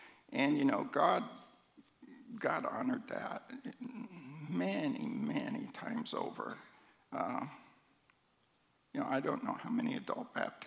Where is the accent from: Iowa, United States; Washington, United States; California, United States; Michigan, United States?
Iowa, United States; Pella; And for a boy growing up in Pella, you know, that was a stretch.